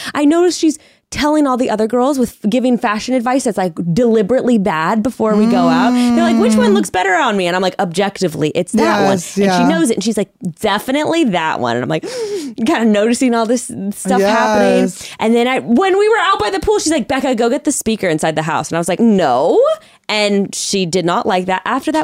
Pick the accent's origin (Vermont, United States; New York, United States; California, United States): California, United States; Fresno; We went to UC Irvine together. I'm from Fresno.